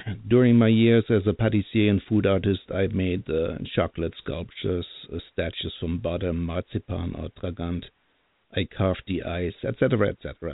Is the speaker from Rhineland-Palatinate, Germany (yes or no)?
yes; Bingen am Rhein, Rhineland-Palatinate, Germany; also born or lived in Sweden / Thailand; I was born and raised in Germany. Bingen on the River Rhine is my hometown. Please look it up. It's a beautiful place.